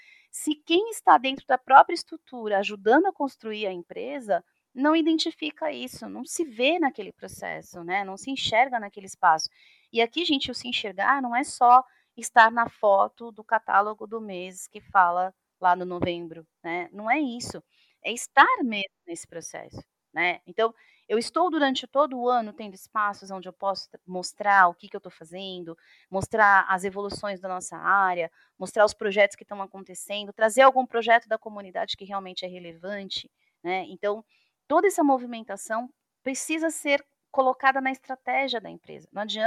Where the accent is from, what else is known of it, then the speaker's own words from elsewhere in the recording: Brazil; A gente tem que parar de ter vergonha de dizer que a gente é brasileiro.